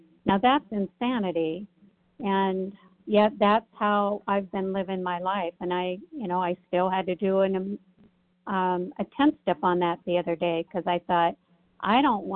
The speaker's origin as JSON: {"language": "English", "region": "Tennessee", "country": "United States", "said": "I'm from I'm from Tennessee."}